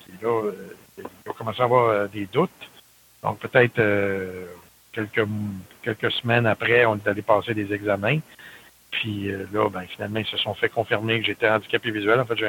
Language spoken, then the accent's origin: French; Sainte-Foy, Quebec, Canada; born there; Moi, je suis né à Québec, dans une municipalité, dans le fond, ça fait partie de Québec maintenant, mais c'était Sainte-Foy. À l'époque, on restait à Sainte-Foy, donc jusqu'à l'âge de 4 ans.